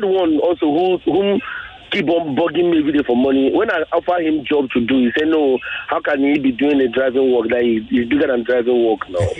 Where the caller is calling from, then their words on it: Ajah, Lagos, Nigeria; I'm calling from Ajah.